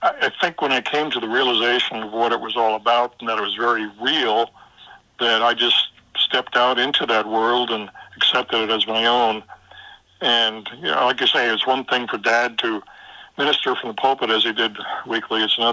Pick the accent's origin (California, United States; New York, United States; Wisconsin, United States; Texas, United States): New York, United States; New York City; also born or lived in North Carolina; I was born actually in North Carolina and then moved to New York City. So that's the world that I kind of knew growing up.